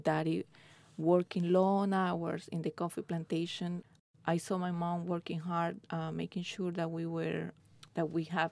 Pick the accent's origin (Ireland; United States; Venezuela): Venezuela; My life in Venezuela was good. I grew up in a l